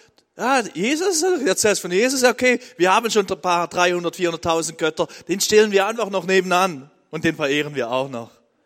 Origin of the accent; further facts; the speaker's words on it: Switzerland; Ich bin ja in der Schweiz aufgewachsen, auf einem Bauernhof.